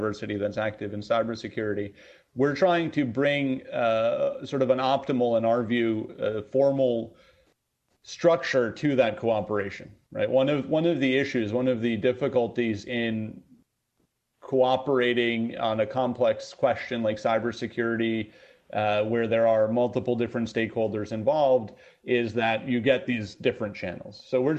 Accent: New York, United States; I grew up in New York in the diaspora community. I speak 1942 Western Ukrainian.

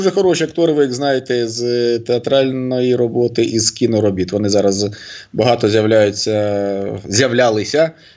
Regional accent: Donbas, Ukraine; всі слідкуємо за подіями на Донбасі, а для мене це ще моя мала батьківщина

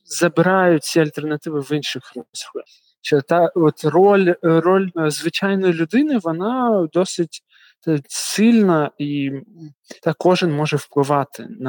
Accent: Donetsk Oblast, Ukraine; родом і вона, і я з Донецької області

